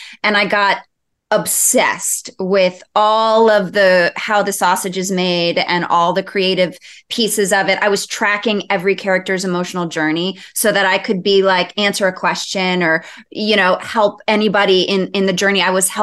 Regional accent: Long Island, New York, United States; No, New York. I grew up on Long Island.

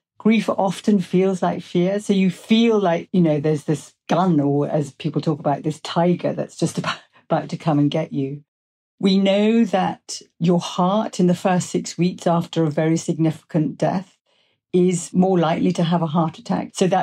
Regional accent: England, United Kingdom; For me, that would be a cup of tea because I'm English.

